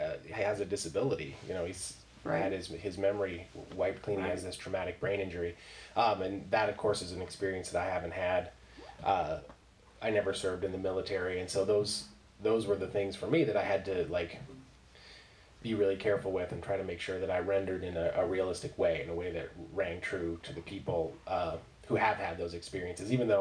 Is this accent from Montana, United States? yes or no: yes; Missoula, Montana, United States; Like, growing up in Missoula, there were a lot of Eastern European and, like, Southeast Asian immigrants who had come over, refugees.